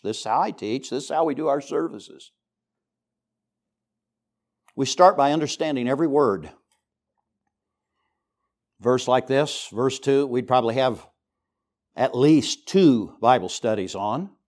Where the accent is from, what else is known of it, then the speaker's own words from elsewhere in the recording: United States; So it's really easy for me as an American to look at them and say, you're not in my culture.